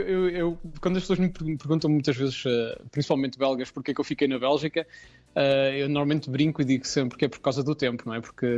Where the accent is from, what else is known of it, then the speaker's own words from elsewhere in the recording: Portugal; moved away as an adult; a primeira vez que eu saí de Portugal foi quando eu estava a terminar a arquitetura